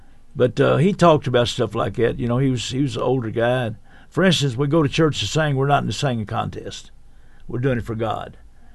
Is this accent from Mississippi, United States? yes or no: no; Louisville, Kentucky, United States; I was raised in Louisville with his wife.